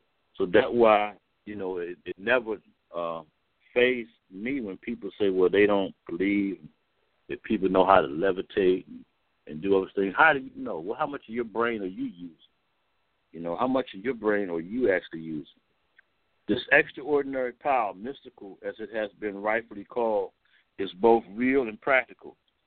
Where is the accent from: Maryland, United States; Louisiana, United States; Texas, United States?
Maryland, United States; Baltimore; It's like right now in my hometown of Baltimore, where they started a thing this weekend.